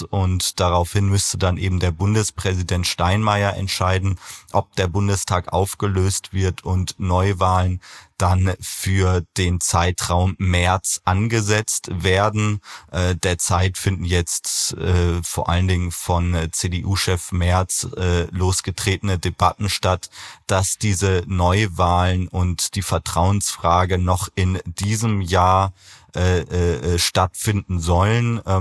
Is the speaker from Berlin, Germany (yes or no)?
yes; Berlin, Germany; Aber zum Abschluss unseres heutigen Podcasts müssen wir noch in meine Heimat blicken, nach Berlin.